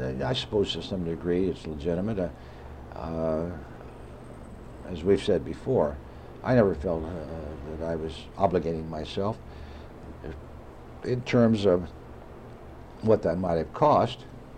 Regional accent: United States; I grew up as an American. I grew up... went to grade school and high school and played football and went to college

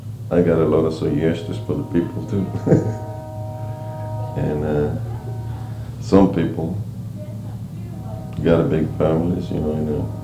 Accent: Victoria, Texas, United States; Yeah, all from Texas. We come down here from Victoria, Texas.

